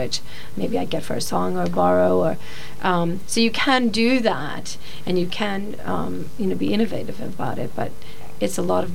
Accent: United States; now in London, United Kingdom; I'm American, but I've been here for 25 years.

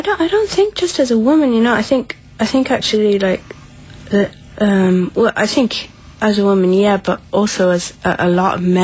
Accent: Galway, Connacht, Ireland; now in Waterford, Ireland; No, I'm from Galway, but I live in Waterford, which is a very southern tip of Ireland.

